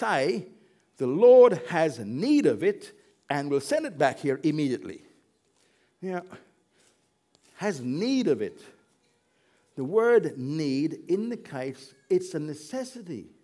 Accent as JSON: {"language": "English", "country": "Jamaica", "lives_now": "Australia", "said": "I'm Jamaican. I come from another place"}